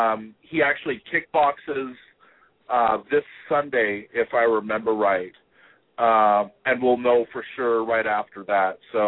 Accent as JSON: {"language": "English", "region": "Oregon", "country": "United States", "tie": "born or raised there", "said": "Yeah, but I'm from Oregon. I grew up here fighting in Oregon."}